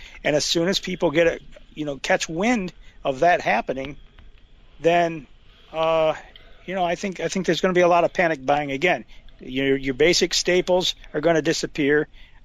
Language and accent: English; Alabama, United States; I know, I'm from Alabama, Franklin County, where we have a lot of my relatives live on a mountain that ices over in the wintertime.